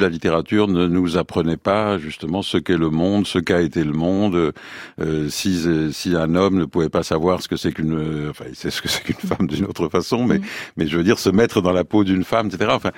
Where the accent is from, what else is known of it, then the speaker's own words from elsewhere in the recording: Brittany, France; Moi, je suis breton aussi.